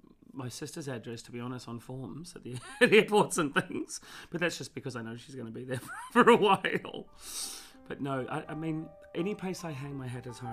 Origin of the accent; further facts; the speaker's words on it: Mangatoroto, Northland, New Zealand; It's in the north end of New Zealand. It's got a population of 800 people